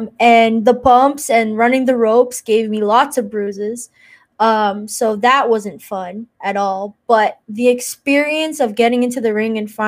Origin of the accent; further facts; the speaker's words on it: Malton, Ontario, Canada; because I'm from Malton, Ontario, yeah, Canada.